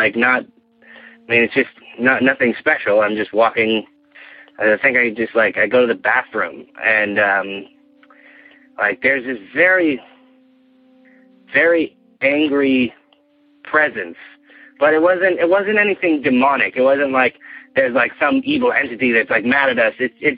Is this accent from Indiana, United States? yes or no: no; California, United States; I am from California. I am a first-time caller.